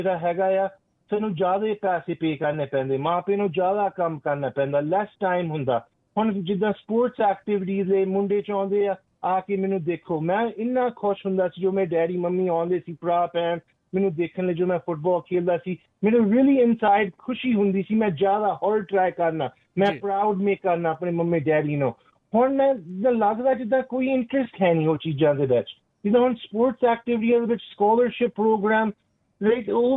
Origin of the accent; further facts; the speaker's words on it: Surrey, British Columbia, Canada; ਹਾਂਜੀ, ਮੈਂ ਸਰੀ ਮੈਮੋਰੀਅਲ ਜੰਮਿਆ ਆ, ਨਾਲੇ ਫਿਰ ਮੈਂ ਸਰੀ ਦੇ ਵਿੱਚ ਮੋਸਟ ਆਫ ਮਾਈ ਲਾਈਫ ਮੈਂ ਸਰੀ ਦੇ ਵਿੱਚ ਹੀ ਰਿਹਾ ਆ